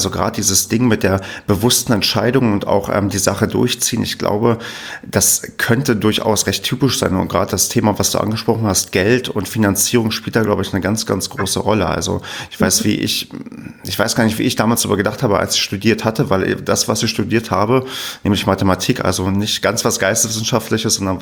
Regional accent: East Germany, Germany; Ich bin im Osten groß geworden, wie man so schon sagt. Also ich bin auch noch in der ehemaligen DDR geboren, weil ich vor 1990 geboren bin.

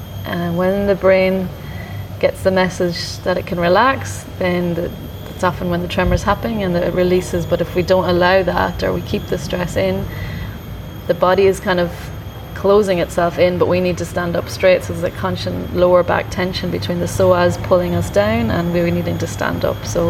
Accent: Ireland; I'm from Ireland originally

